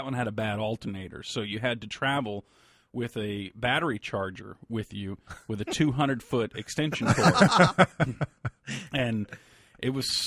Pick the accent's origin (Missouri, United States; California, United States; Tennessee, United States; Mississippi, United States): Mississippi, United States; I'm from Mississippi. Yeah.